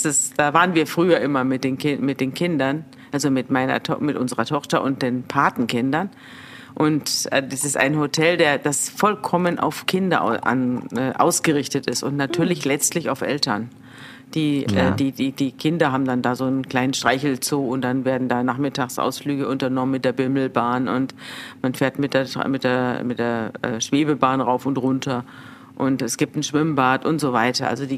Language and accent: German; Munich, Bavaria, Germany; ich komme aus München, also ich kenne mich schon ein bisschen aus in Bayern.